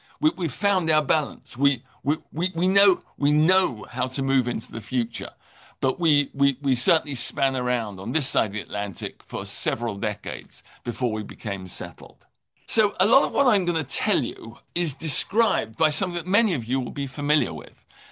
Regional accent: England, United Kingdom; accent: English; moved away as an adult; now in United States; So I am obviously English. You can hear my accent. I worked in medicine in England for about 8 years before moving to the United States.

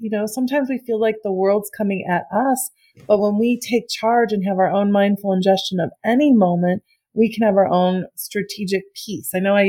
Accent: Midwest, United States; even though we grew up in the Midwest and we have such so many core values

